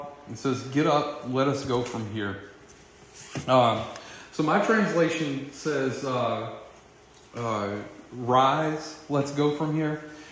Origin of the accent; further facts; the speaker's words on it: Louisiana, United States; I got too much hot sauce clogged up in my brain from being Cajun.